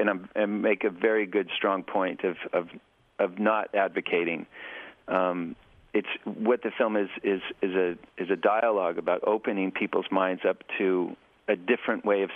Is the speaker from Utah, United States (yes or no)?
yes; Utah, United States; I grew up in Utah, and the education that I was receiving at that time was filled with fear of the yellow